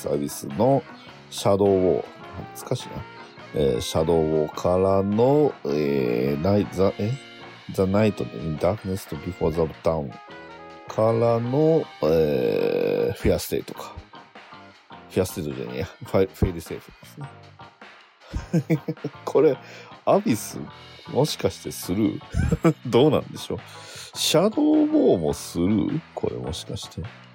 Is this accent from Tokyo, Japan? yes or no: no; Hyogo, Japan; まあ私は兵庫ですけど、